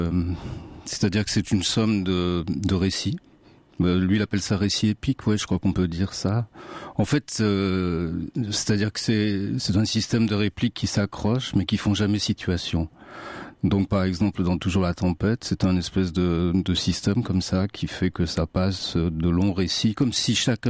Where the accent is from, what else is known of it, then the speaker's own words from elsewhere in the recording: Saint-Étienne, Auvergne-Rhône-Alpes, France; born there; moi, je suis né à Saint-Étienne, dans la Loire.